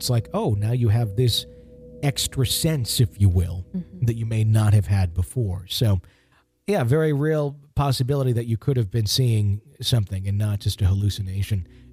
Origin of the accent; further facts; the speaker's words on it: Kokomo, Indiana, United States; now in Ohio, United States; I'm a native from Kokomo, Indiana. Been in Ohio for almost 9 years.